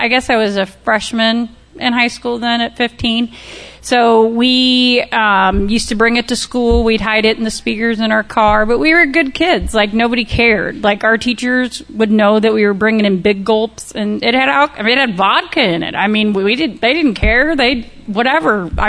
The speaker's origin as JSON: {"language": "English", "town": "St. Louis", "region": "Missouri", "country": "United States", "also_born_or_lived": "Springfield, United States", "said": "Like Jeannie said, I'm from St. Louis, and I'm blessed to be here today."}